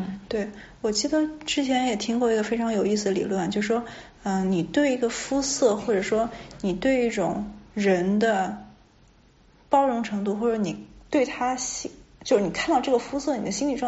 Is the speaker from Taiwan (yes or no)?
no; United States; 大家可能不管是什么种族我们都是在美国生长长大的，